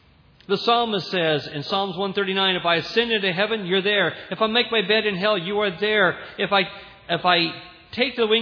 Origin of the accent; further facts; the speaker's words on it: Santa Ana, California, United States; He and I were raised together in Santa Ana, raised with the same school, lived in the same area years ago.